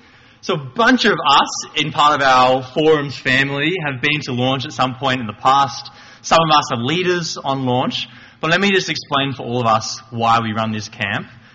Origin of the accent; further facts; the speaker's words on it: New South Wales, Australia; I'm not from Queensland, not getting married. I am from the Shire though.